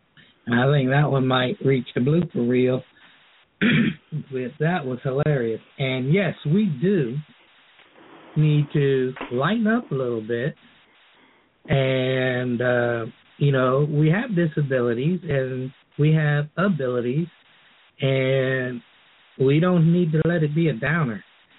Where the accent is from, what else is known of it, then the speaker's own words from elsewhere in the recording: Key West, Florida, United States; Now, Kino sandals are made by hand in Key West. I'm from Key West.